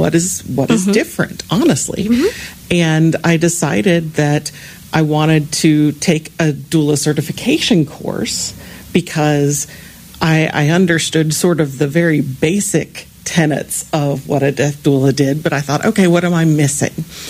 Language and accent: English; Ohio, United States; now in North Carolina, United States; So I am a North Carolinian as of the last 25 years. I grew up in Ohio, have been here for about 25 years this year.